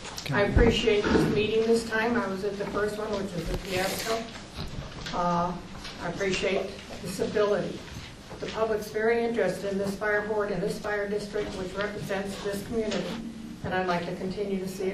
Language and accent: English; Sunsites, Arizona, United States; I'm from Sunsites here.